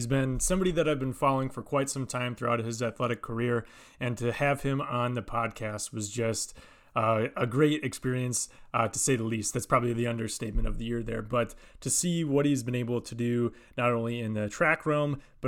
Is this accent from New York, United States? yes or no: no; Hayward, Wisconsin, United States; So I'm from Hayward, Wisconsin.